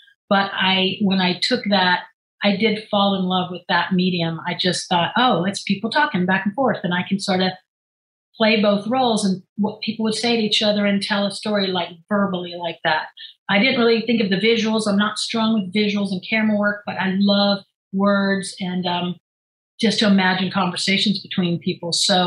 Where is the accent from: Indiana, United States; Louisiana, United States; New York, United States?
Louisiana, United States; New Orleans; moved away; rediscover like New Orleans, I got an apartment in the French Quarter and I kind of fell in love with my hometown again.